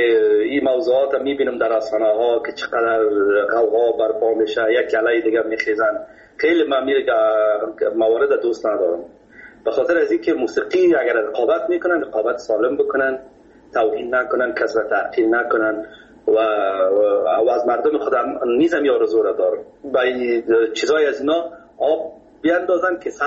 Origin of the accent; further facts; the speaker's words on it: Kabul, Afghanistan